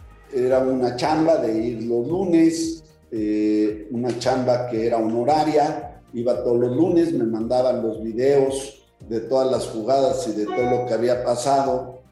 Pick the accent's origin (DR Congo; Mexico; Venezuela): Mexico; que no ha sido nuestro fuerte en los últimos 30 años como mexicanos.